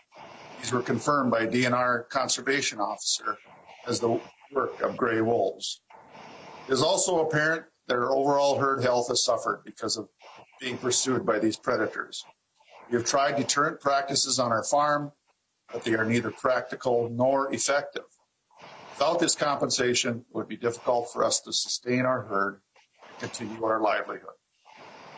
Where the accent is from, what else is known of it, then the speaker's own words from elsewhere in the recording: Badger, Minnesota, United States; I am a farmer from Badger, Minnesota